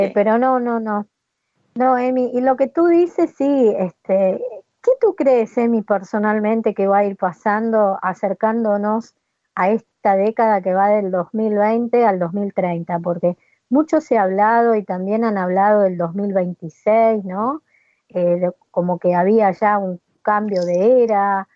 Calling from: Argentina; ¡Hola! ¡Desde Argentina!

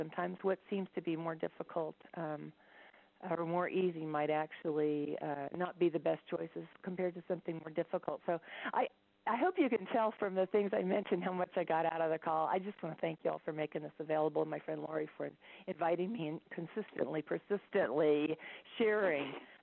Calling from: Denver, Colorado, United States; Calling from Denver, Colorado.

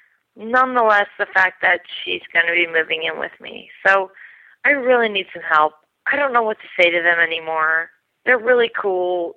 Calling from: Brooklyn, New York, United States; I'm calling you from Brooklyn, New York. I am a 26-year-old bisexual female.

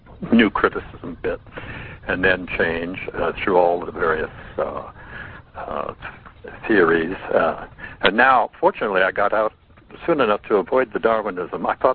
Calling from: Pittsburgh, Pennsylvania, United States; Yes, I'm calling from Pittsburgh.

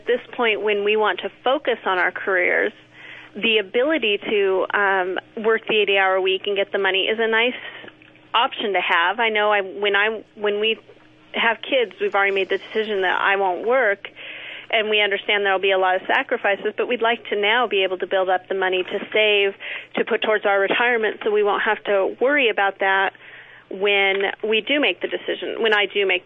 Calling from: Boise, Idaho, United States; also born or lived in Silicon Valley; I'm actually calling from Boise, Idaho. And my fiancé and I used to live and work in the Silicon Valley.

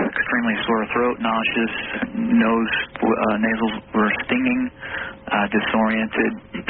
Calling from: San Jose, California, United States; from San Jose.

